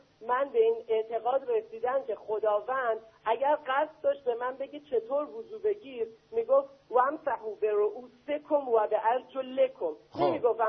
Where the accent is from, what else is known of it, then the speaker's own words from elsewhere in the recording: Qom, Iran; ببینید من یک شیعه بودم. خب. در قم بزرگ شدم